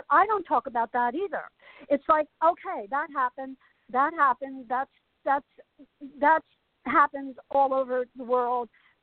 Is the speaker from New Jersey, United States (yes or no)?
yes; Asbury Park, New Jersey, United States; I am ever grateful for growing up in Asbury. So, and plus, my father built boats.